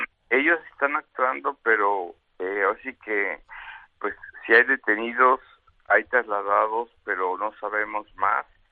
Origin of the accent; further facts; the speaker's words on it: Mexico; que siempre ha sido uno de los que más respetamos como mexicanos